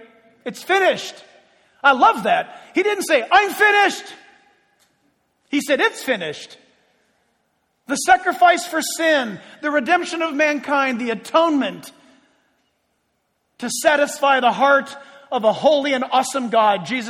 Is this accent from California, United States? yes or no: yes; San Diego, California, United States; born or raised there